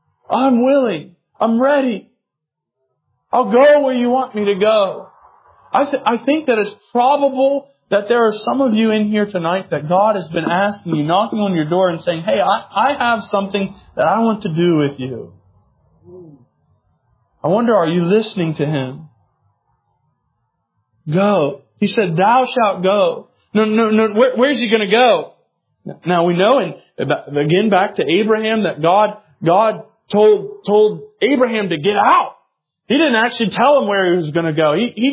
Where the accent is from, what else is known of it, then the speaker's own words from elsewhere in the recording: United States; I'm an American, so I'm a mutt.